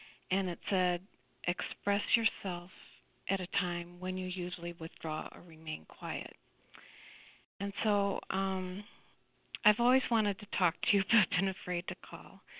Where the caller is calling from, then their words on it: Chicago, Illinois, United States; I'm calling from Chicago.